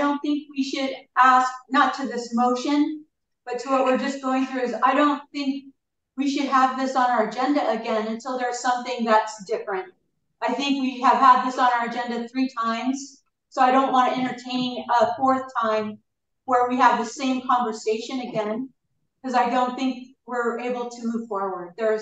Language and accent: English; Hawaii, United States; I fully feel what you're feeling, because I'm Hawaiian too. And yes, we are governed and guided by our kupuna.